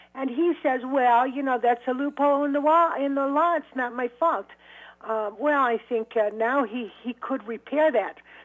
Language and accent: English; Chicago, Illinois, United States; Well, I'm from Chicago originally and grew up in a neighborhood called Pilsen, which is kind of a port of entry neighborhood.